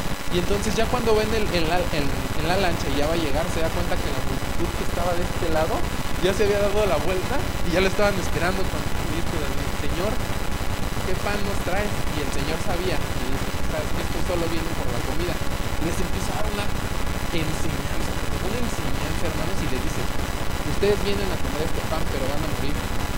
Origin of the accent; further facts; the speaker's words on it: Tepito, Mexico City, Mexico; de ahí de los Altos, de Tepito.